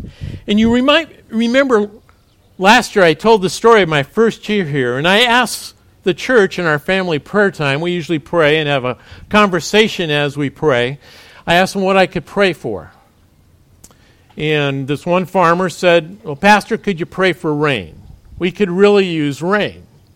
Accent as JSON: {"language": "English", "region": "Washington", "country": "United States", "lives_now": "Granite, United States", "said": "I was from Washington State, and Iowa seemed like a long ways away at the time."}